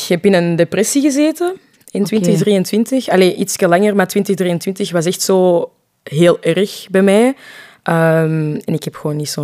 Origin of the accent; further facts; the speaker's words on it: DR Congo; Of zo Congolese TikToks, omdat ik van Congo ben.